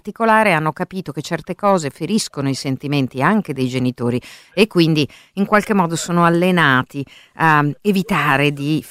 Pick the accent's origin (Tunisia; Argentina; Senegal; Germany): Germany; Non credo che gli ultimi sviluppi politici anche nel mio paese, la Germania, non siano positivi